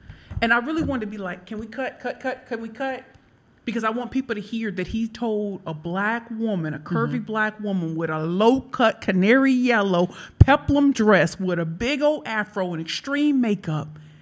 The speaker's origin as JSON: {"language": "English", "region": "Missouri", "country": "United States", "said": "No, I'm from Missouri."}